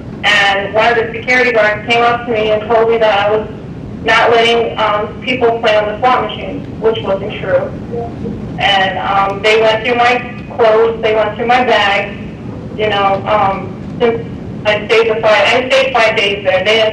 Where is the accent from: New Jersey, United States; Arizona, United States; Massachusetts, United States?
Arizona, United States; Fort Miguel; He was staying on the reservation with my brother at the house where I grew up at in Fort Miguel.